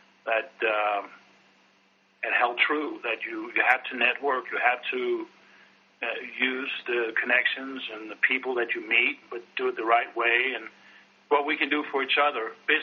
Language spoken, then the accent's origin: English; Copenhagen, Capital Region of Denmark, Denmark; moved away; I'm from Copenhagen, Denmark, and I came over here as an exchange student